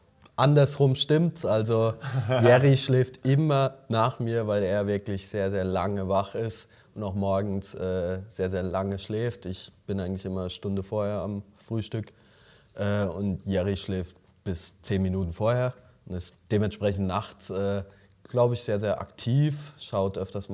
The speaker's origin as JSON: {"language": "German", "town": "Bad Sobernheim", "region": "Rhineland-Palatinate", "country": "Germany", "said": "ein Spaßturnier aus Sobernheim, bei mir, wo ich herkomme, in der Pfalz."}